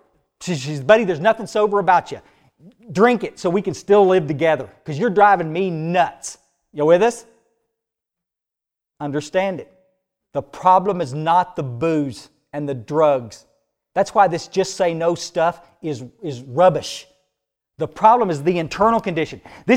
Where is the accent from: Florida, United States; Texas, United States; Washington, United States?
Texas, United States; I grew up here in the Hill Country, but I'd gone away in about 1973, I guess, to Houston